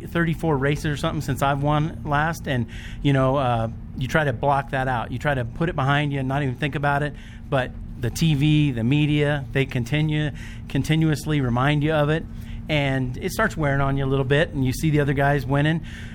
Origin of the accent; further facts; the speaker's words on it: West Coast, United States; I'm from the West Coast.